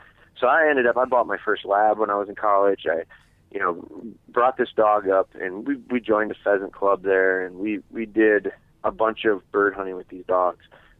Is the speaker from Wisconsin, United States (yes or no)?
yes; Wisconsin, United States; I went to school on the west side of the state here in Wisconsin, I'm from Wisconsin